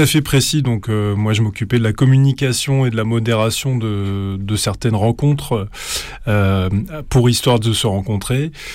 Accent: Normandy, France; moi je suis normand, donc je suis une pièce rapportée

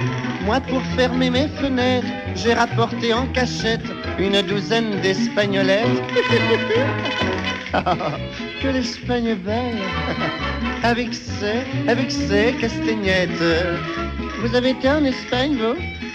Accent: France; je suis français, moi, je suis français.

